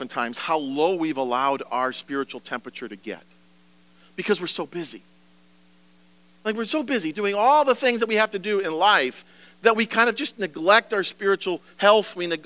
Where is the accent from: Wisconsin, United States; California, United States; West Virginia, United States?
Wisconsin, United States; I remember when I gave my life to Jesus. on the shore of Lake Wazeecha outside my hometown.